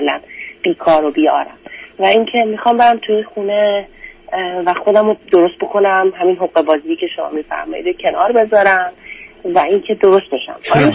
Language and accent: Persian; Iran; دوست دارم از ایرانم برم